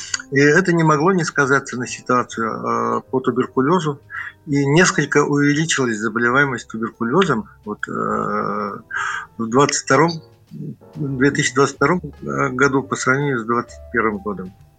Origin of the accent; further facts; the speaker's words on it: Kumyska, Zabaykalsky Krai, Russia; родился и вырос на Кумыске как раз в 50-м году. Окончил здесь, на Кумыске, 11-ю школу, 8-летку. После этого 40-ю школу.